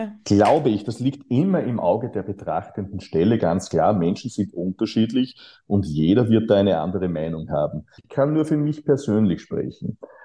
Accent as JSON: {"language": "German", "country": "Austria", "tie": "born or raised there", "said": "ich bin auf dem Land aufgewachsen, Grenze Niederösterreich, Oberösterreich in den 1970er Jahren."}